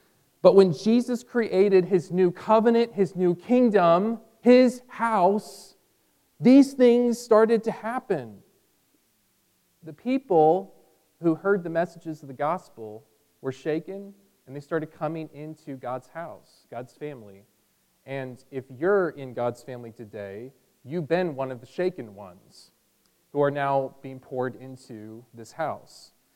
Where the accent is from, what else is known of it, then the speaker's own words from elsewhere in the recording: California, United States; I come from originally from California and San Francisco Bay Area, and my family knows about earthquakes.